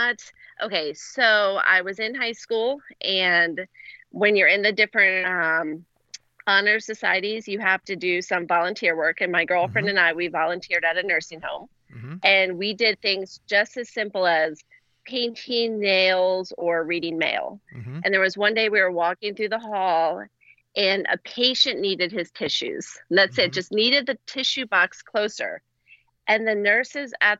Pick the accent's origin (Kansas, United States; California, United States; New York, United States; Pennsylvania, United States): Pennsylvania, United States; now in Charleston, United States; Pennsylvania.